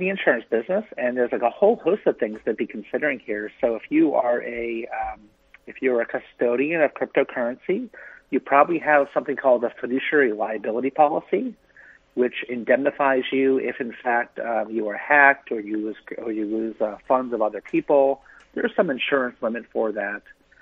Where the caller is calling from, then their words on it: Newtown, Connecticut, United States; I'm calling in from Connecticut, and this is the first time that I've called in.